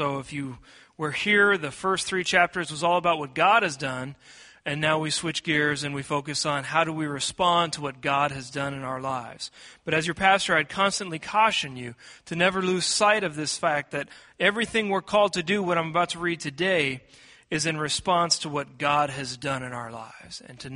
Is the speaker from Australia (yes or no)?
no; Seattle, Washington, United States; I grew up in Seattle, Washington, so you can leave the kids in the car without melting, and that was important.